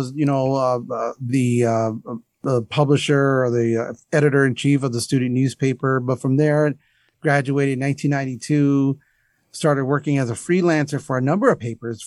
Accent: East Chicago, Indiana, United States; Well, you know, I'm a product of Northwest Indiana. I grew up in East Chicago in Indiana Harbor. My dad was a steel worker at Inland Steel, worked there for 42 years.

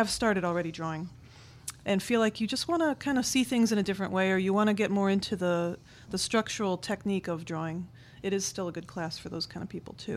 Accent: Dyer, Indiana, United States; I was born in Lake County, and I grew up in Dyer. And then in my 20s, I moved to Porter County, and I never went back to Lake County.

